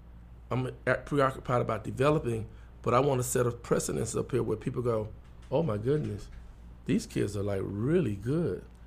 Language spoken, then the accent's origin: English; California, United States; now in North Carolina, United States; Well, my thing is, you know, I'm coming from California, which is a very competitive